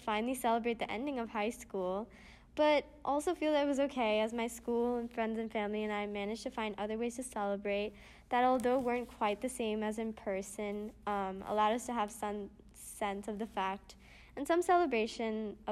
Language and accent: English; Rhode Island, United States; So I'm from the state of Rhode Island, which is the smallest state in the United States.